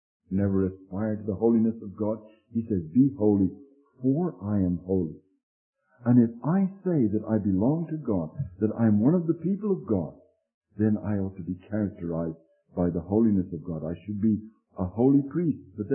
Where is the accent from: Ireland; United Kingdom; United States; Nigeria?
United Kingdom; born there; I'm British by birth and inheritance